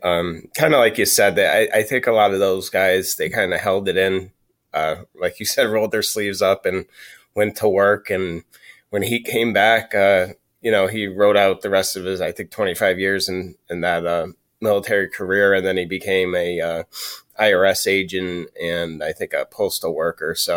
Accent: Scranton, Pennsylvania, United States; So I was born in Scranton, Pennsylvania. That's where I grew up. Still live pretty close to the area.

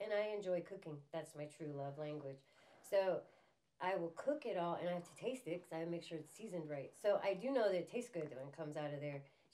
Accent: Loudonville, Ohio, United States; because Matt's from here, and I'm from Loudonville.

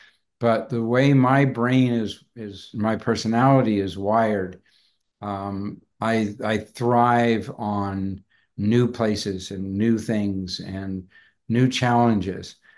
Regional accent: United States; Hey, I'm an American, but I'm not George Bush.

